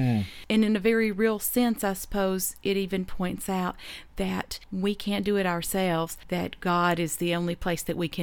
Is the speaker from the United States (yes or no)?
yes; the South, United States; Of course, I'm from the South. We bless your heart.